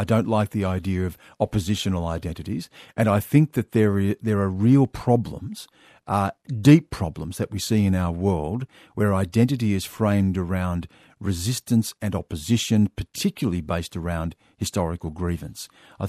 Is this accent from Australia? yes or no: yes; Australia; I am black, I am white, I am Australian, I've lived abroad